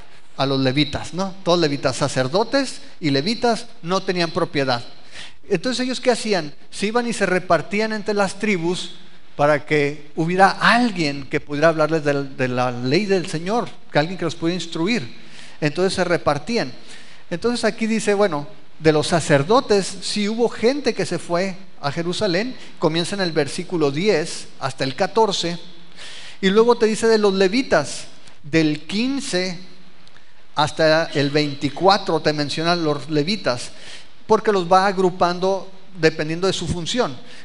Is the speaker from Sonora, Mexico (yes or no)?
yes; Ciudad Obregón, Sonora, Mexico; moved away; Yo vengo de Obregón y yo pensaba que Obregón era lo máximo, como todos los de Obregón, ¿no?